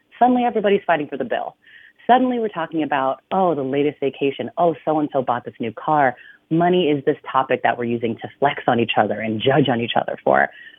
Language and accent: English; California, United States; I'm a Filipino-American daughter of immigrants, first generation. I grew up in the California Bay Area.